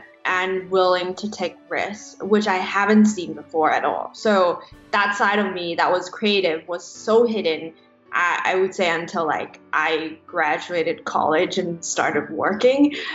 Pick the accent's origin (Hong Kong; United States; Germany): Hong Kong; I'm from Hong Kong originally, so Chinese parents.